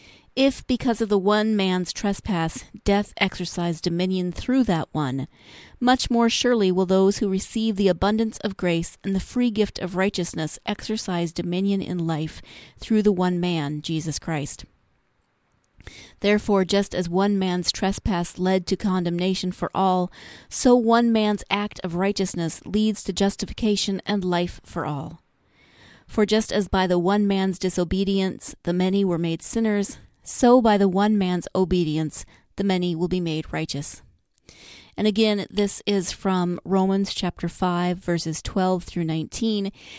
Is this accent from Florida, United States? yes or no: no; Montana, United States; because I grew up in Montana and the weather was finally starting to creep toward warm. I live in Northern California now